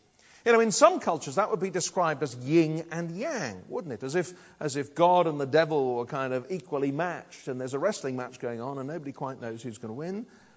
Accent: United Kingdom; And of course, being British, you would immediately say, oh, very well, thank you.

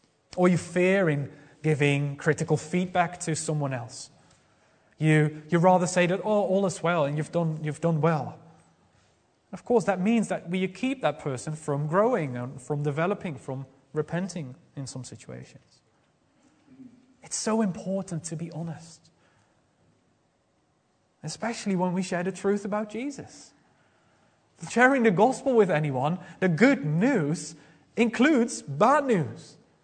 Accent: Netherlands; in the Netherlands, in my home country

